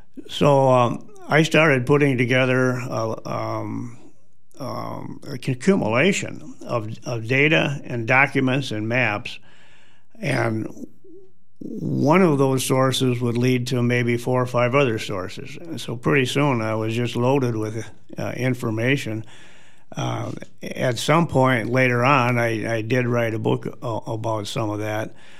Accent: Lansing, United States; I grew up in Lansing, and I grew up in a situation where that bridge was just a big chunk of steel extending across the Mississippi River.

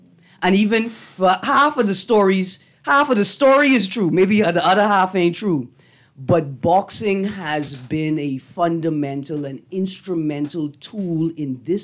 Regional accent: Bahamas; because I was from the Bahamas, there was prejudice

